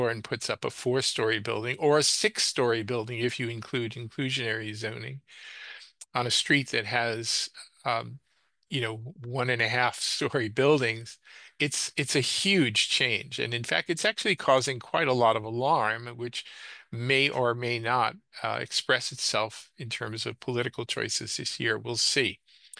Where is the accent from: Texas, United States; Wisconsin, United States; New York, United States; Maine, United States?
New York, United States; New York City; I grew up originally in New York City, went to Flushing High School, and I watched as most of Flushing just basically pretty much got run over